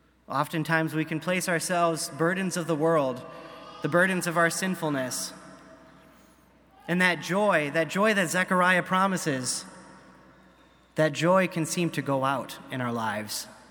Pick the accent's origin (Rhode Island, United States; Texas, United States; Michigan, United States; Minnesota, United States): Michigan, United States; Flint; And I grew up in Flint. I grew up in a city, so I don't know much about farming.